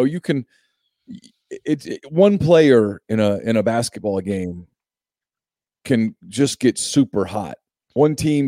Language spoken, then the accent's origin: English; Ruston, Louisiana, United States; I grew up in Ruston, and there was a forward at Louisiana Tech named Carl Malone.